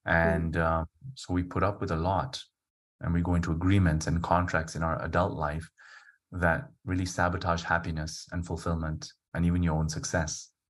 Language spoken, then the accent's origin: English; Kenya; So I grew up in Kenya and we were caned every day.